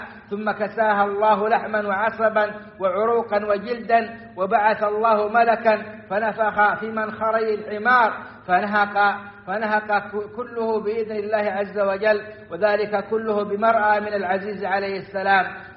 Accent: Saudi Arabia; وأدم على بلادنا السعودية أمنها وإيمانها

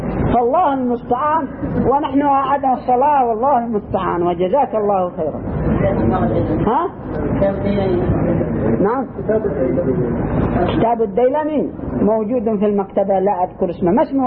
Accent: Yemen; الصليحيون عندنا في اليمن هم، وهكذا.

